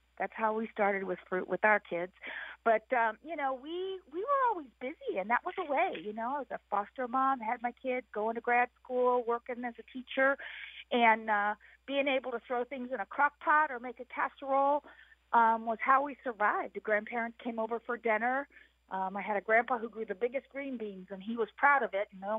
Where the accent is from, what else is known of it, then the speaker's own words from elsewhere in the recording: Belleville, Illinois, United States; now in Niantic, United States; I live in Niantic, which is central Illinois. I grew up in Belleville